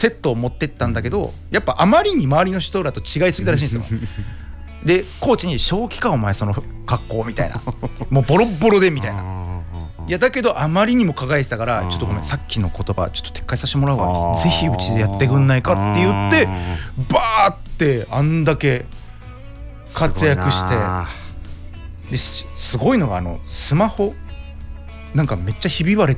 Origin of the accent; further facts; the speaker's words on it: Numazu, Shizuoka, Japan; ね、私の故郷である静岡県沼津市の